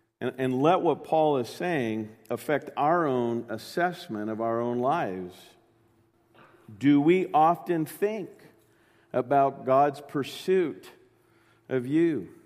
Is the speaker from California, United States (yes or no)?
yes; California, United States; also born or lived in Florida / Indiana; I grew up in California. After California, I was in Florida. And then for a stint that I hope never to relive, I moved north into Indiana.